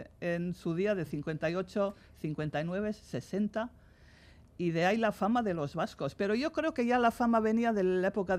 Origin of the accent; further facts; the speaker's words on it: Ingham, Queensland, Australia; Sí, yo soy de Ingham, sí.